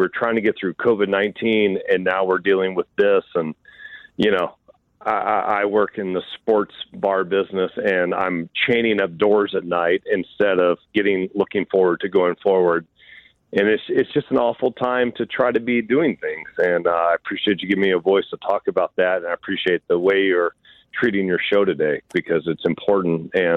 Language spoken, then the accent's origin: English; Louisville, Kentucky, United States; my hometown of Louisville, Kentucky, had problems over the weekend.